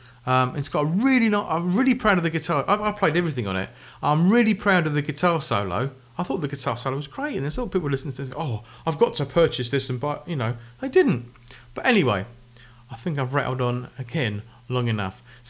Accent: United Kingdom; I'm British, by the way, so I'm talking in pounds, in dollars.

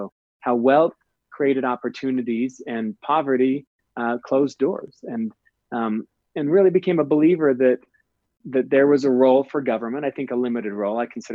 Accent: West Bountiful, Utah, United States; I was this kid from West Bountiful, Utah that got out there on a mission

